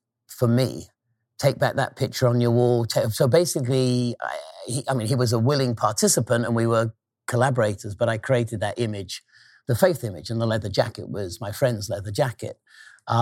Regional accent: England, United Kingdom; I think growing up in Northern England, there wasn't a lot of optimism. In sort of like, I was a teenager in the 70s there, but sort of growing up in the 60s, 70s

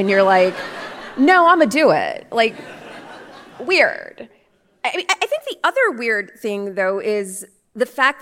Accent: Port St. Lucie, Florida, United States; I grew up in Port St. Lucie, Florida, which is...

